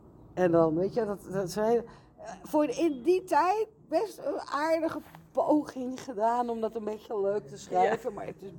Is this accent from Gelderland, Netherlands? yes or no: yes; Elst, Gelderland, Netherlands; Ja, nou weet ik dat toevallig omdat ik uit Elst kom.